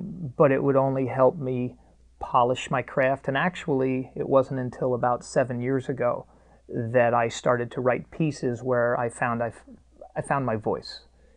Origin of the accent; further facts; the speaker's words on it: New Jersey, United States; born there; I was not. I was born in North Jersey.